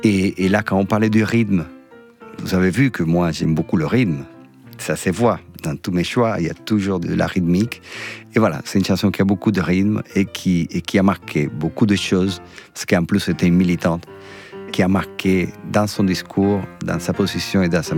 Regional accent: Pinar del Río, Cuba; French is a second language; Je suis de Pinar del Río, de la région ouest de Cuba, des terres de tabac, où il y a les meilleurs tabacs du monde d'ailleurs. Et je vis dans une maison, dans la campagne, où il y avait un tourne-disque

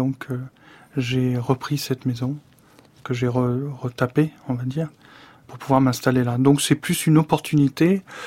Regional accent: Paris, Île-de-France, France; also born or lived in Neuilly-sur-Seine; J'ai grandi à Paris. Je suis né à Neuilly parce qu'en fait, j'ai une mère américaine et qu'à Neuilly, il y a un hôpital américain.

